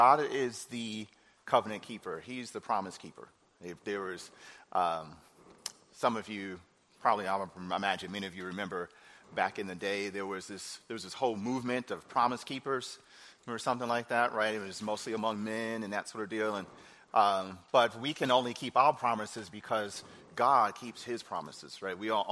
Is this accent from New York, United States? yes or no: yes; New York City, New York, United States; also born or lived in Charlotte; now in Duluth, United States; My family and I hail originally from New York City, but then we are by way of Charlotte, North Carolina. So we moved here this summer from the Queen City, just a few hours from here. And we currently live in Duluth